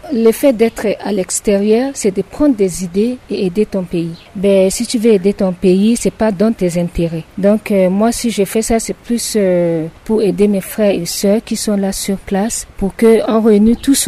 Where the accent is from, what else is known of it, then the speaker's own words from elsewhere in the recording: Carnot, Mambéré-Kadéï, Central African Republic; moi, je suis déjà une femme, une fille de Centrafrique. Déjà, dans notre capitale, c'est le même problème. Mais comme moi, je viens de Carnot